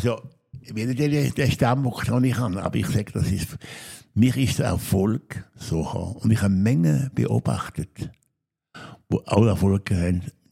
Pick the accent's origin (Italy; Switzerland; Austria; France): Switzerland; Ich war Schweizer